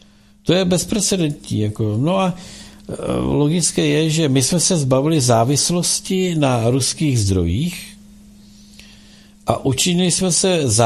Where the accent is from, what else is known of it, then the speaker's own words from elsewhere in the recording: Moravia, Czechia; To je tady ne, u nás na Moravě, víš?